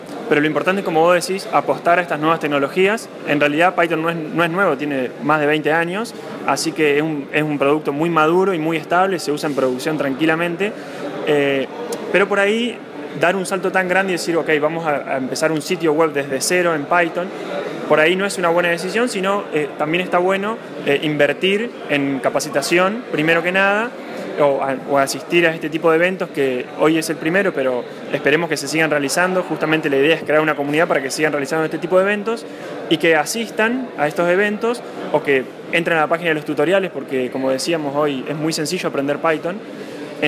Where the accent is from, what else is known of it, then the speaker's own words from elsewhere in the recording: Paraná, Entre Ríos, Argentina; De Paraná soy yo.